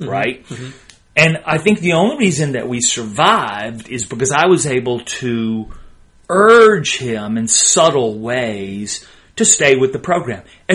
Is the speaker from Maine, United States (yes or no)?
no; Alabama, United States; also born or lived in San Angelo, Texas; I was actually born in West Texas, born in San Angelo, but I grew up mostly in Alabama, and I spent a lot of time in the woods.